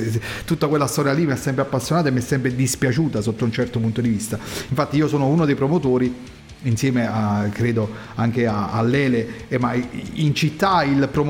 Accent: Naples, Campania, Italy; perché a me da napoletano mi è piaciuto tanto

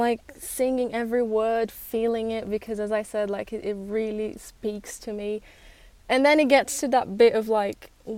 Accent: Brazil; English is a second language; now in United Kingdom; And then I grew up in Brazil, and I had this dream of coming to the UK and working with music. And I learned English at a very young age

